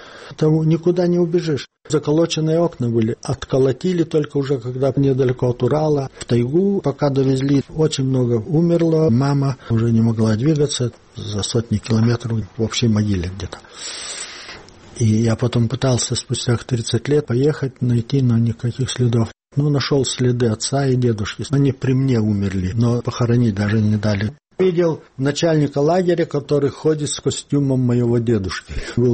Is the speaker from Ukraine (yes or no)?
no; Lithuania; Незнакомый, кивнул ему, сказал, что я из Литвы.